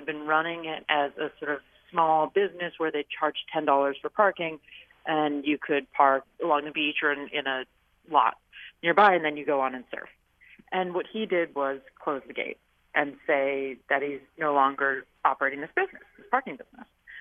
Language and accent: English; California, United States; because I grew up in California and believe very deeply in public access to the beaches